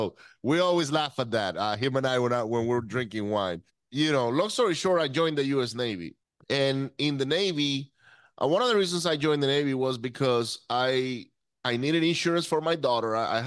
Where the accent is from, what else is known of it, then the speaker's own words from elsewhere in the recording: Venezuela; also born or lived in United States; So I grew up in Venezuela. I was born in the U.S. by pure luck. Okay. My father was going to school here in the U.S. with my mother and I just happened to be born here.